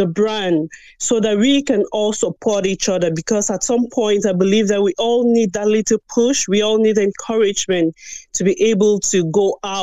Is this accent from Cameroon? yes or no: yes; Cameroon; I grew up, I'm originally from Cameroon